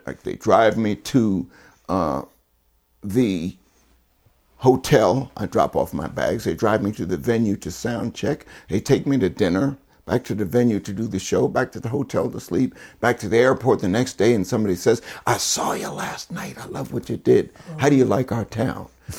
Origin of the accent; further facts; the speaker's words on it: Scotland, United Kingdom; Well, I'm actually Scottish.